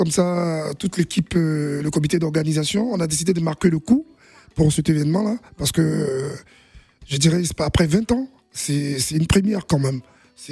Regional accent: Côte d’Ivoire; Vous savez, chez nous, en Côte d'Ivoire, on a un problème

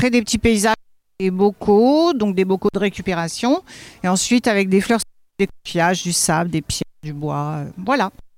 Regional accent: Lugos, Nouvelle-Aquitaine, France; Alors, je suis de Lugo

